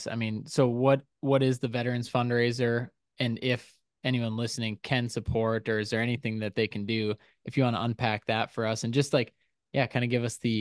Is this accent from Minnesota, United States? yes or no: yes; Detroit Lakes, Minnesota, United States; the Boys and Girls Club of Detroit Lakes, which is my hometown.